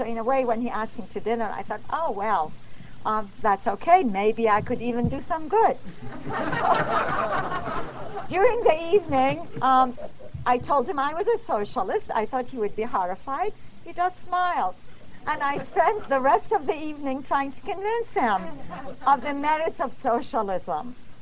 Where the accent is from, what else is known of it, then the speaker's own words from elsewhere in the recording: Iran; now in United States; I'm from the Middle East originally. I'm an American now, but I come from a Middle Eastern background, and I spent my adolescent years in Iran.